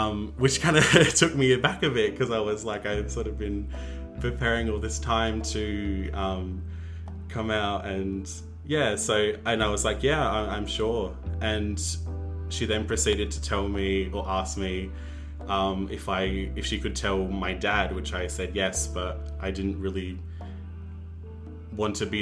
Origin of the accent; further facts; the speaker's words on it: Adelaide, South Australia, Australia; 24 years old and I identify as a queer or gay male. Oh, I was born in Adelaide and grew up there as well. I lived in Salisbury Downs for most of my life before moving closer to Modbury. And yeah, I've never really lived out of the state before.